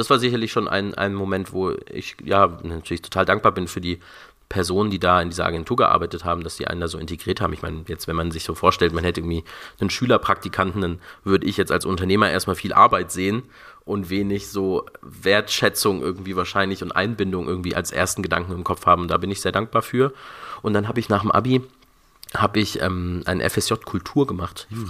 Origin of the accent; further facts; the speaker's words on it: Frankfurt, Hesse, Germany; in Frankfurt, wo ich groß geworden bin.